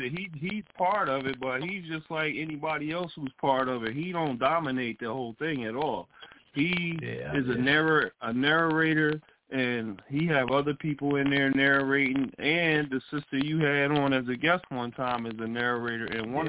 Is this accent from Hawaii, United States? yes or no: no; Detroit, Michigan, United States; I was raised in Detroit, too.